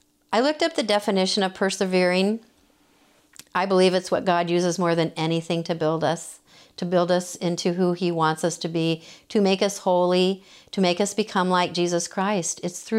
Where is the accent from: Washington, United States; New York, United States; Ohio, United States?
Washington, United States; Spokane; also born or lived in Seattle; I was born in Spokane, but I lived in big cities like Seattle and Spokane, and I moved 6 times growing up.